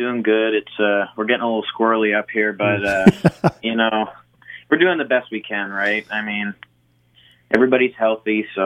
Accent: Windsor, Ontario, Canada; I'm a 16-year-old country artist, and I'm from Windsor, Ontario.

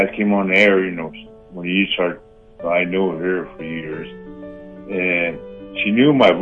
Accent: Whitecap, Saskatchewan, Canada; I told her I'm from Whitecap.

